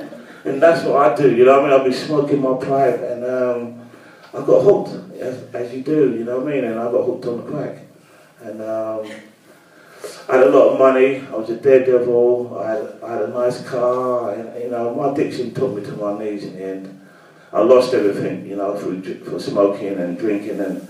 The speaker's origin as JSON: {"language": "English", "region": "London", "country": "United Kingdom", "tie": "born or raised there", "said": "I grew up in Brixton on the front line, and with all the gangs and all"}